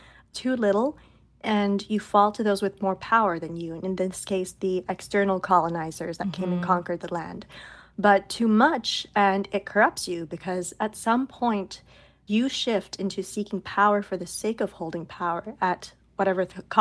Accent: Beijing, China; So I'm from China. I grew up in Beijing

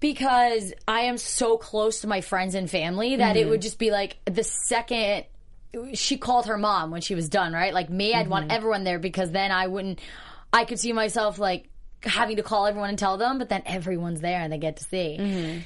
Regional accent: East Coast, United States; I mean, I'm from the East Coast, but this isn't the only reason why I love New York.

